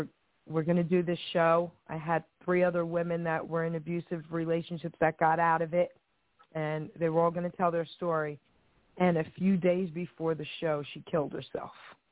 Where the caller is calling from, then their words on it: New Jersey, United States; I'm calling from New Jersey.